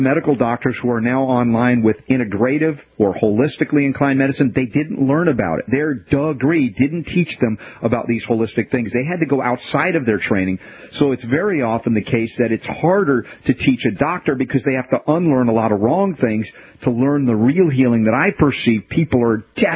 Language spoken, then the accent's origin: English; the West, United States; I just wanted to be a healer, but was the only model I had growing up in the West in America.